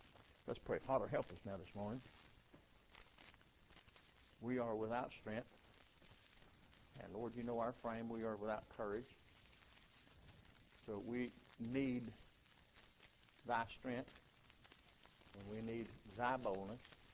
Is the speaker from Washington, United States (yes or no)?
no; South Carolina, United States; born or raised there